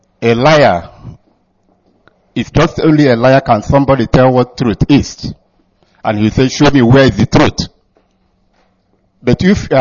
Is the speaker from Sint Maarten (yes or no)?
no; Alo, Anambra, Nigeria; I'm from Alo, Idemili local government area of Anambra State, Biafra land.